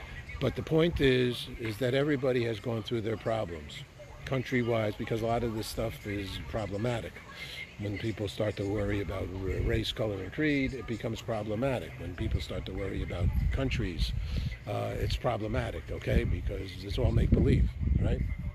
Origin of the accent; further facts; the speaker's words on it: New York City, New York, United States; you know, I'm a New Yorker. I've been around every inch of that area.